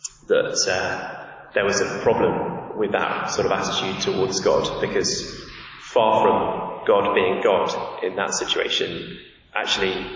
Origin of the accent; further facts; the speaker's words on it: South West England, United Kingdom; I grew up in Dorset. That's down in the southwest of England. It's a beautiful place. We lived in the middle of a field.